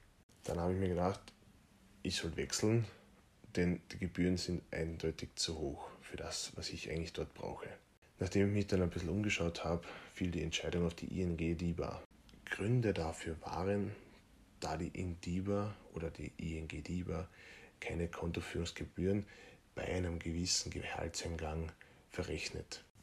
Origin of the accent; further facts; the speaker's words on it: Feldkirchen, Carinthia, Austria; In meiner kleinen Stadt in Feldkirchen in Kärnten, aus der ich hier ursprünglich komme. Ich bin ja Kärntner. Das hört man zwar oft nicht so, ich probiere es eh auszublenden, aber es funktioniert da nicht immer.